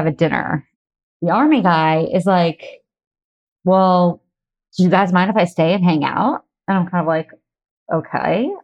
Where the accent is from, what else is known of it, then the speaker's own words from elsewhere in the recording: Massachusetts, United States; Okay, so I grew up in Massachusetts and I was living in New York.